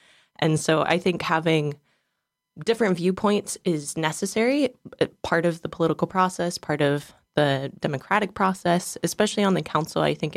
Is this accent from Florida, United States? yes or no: no; Palmer, Alaska, United States; And I was born and raised here in Palmer